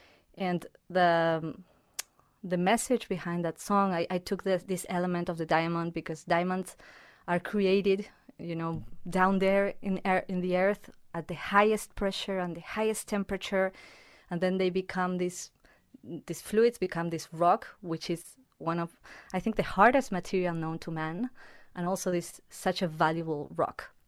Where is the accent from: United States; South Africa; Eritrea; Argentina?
Argentina; English is a second language; now in Winnipeg, Canada; I am from Argentina. I moved to Canada, to Winnipeg in 2016.